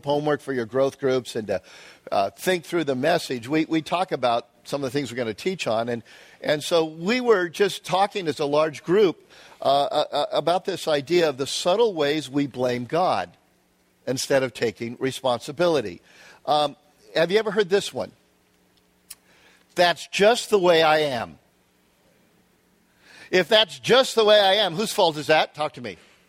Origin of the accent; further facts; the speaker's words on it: New York, United States; Or fill in geography. I'm from New York. We're just strung tight.